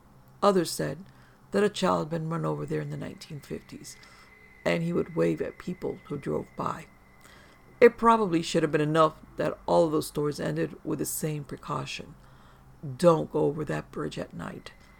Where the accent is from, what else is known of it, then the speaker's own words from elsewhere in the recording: Alabama, United States; I grew up in Alabama, which is one of those places.